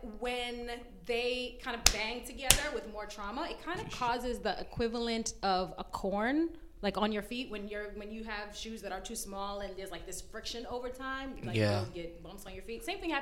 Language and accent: English; Brooklyn, New York, United States; Like I said, I'm a singer, songwriter, a music educator. I'm from Brooklyn.